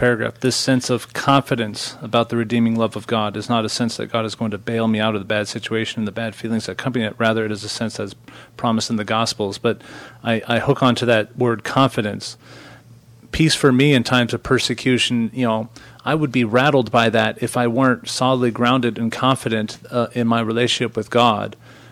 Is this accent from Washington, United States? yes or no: yes; Spokane, Washington, United States; even though I grew up in Spokane, the frenetic pace of life of the big city of Spokane is